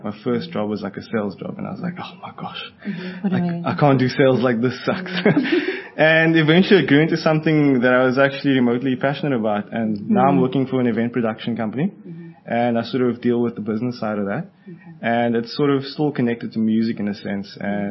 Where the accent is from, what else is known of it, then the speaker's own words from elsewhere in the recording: Cape Town, Western Cape, South Africa; born and bred in Cape Town.